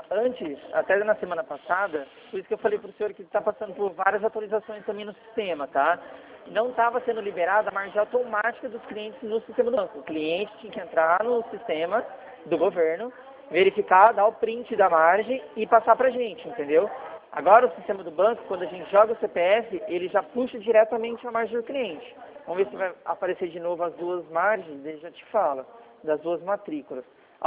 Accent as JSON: {"language": "Portuguese", "region": "São Paulo", "country": "Brazil", "said": "Eu sou do interior de São Paulo."}